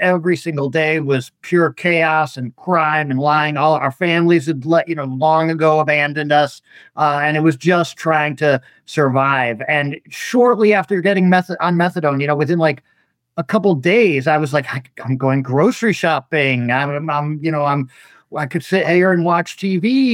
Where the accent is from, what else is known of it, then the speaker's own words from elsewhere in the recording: Florida, United States; I grew up in Florida, so I have a lot of friends calling me from Florida